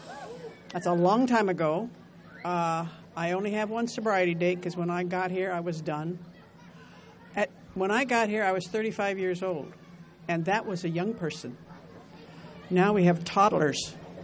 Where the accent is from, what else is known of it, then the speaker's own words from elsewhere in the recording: Fresno, California, United States; born there; I was born in Fresno, lived here my whole life, got sober, got drunk, all that stuff here.